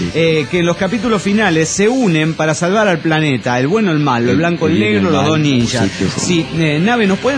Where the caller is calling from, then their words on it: Mexico City, Mexico; de Ciudad de México, México.